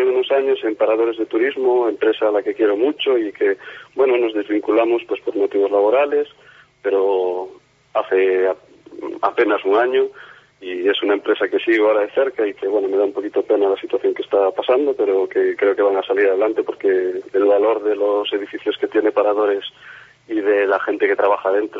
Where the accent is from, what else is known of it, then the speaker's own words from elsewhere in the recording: Galicia, Spain; yo soy de Ría de Arousa, todos sabemos que es una zona turística